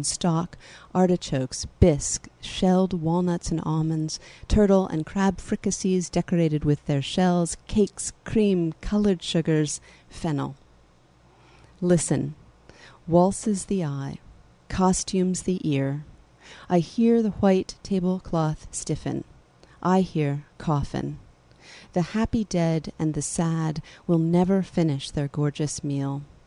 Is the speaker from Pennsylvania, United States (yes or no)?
no; Washington, District of Columbia, United States; And I grew up in Washington, D.C., and spend time when I go back home at the National Gallery